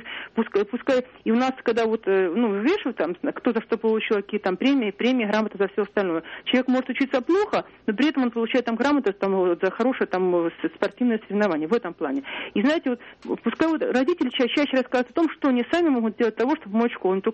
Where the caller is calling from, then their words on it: Saint Petersburg, Russia; Я звоню вам из Санкт-Петербурга.